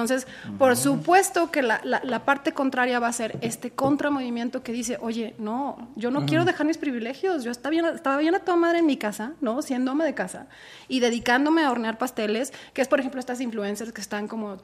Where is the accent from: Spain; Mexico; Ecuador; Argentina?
Mexico; Sonora; born there; No, nací en Sonora, norte.